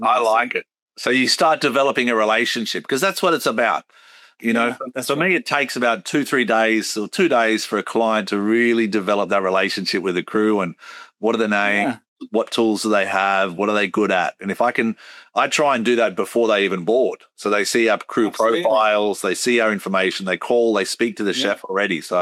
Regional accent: Australia; I'm from Australia

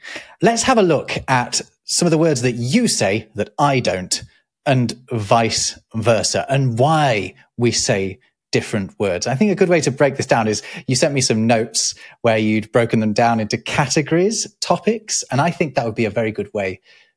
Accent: Derby, East Midlands, United Kingdom; born there; accent: northern twang; I am indeed British. And I should say I was born in like a place called Derby in the middle of England. I do not speak British received pronunciation. I speak something not that far off, but I have a northern twang

